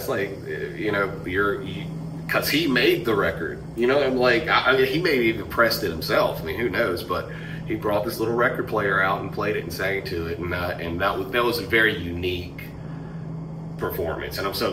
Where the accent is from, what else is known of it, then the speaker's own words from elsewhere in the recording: Demopolis, Alabama, United States; of course Taylor, being from my hometown of Demopolis, and so proud of her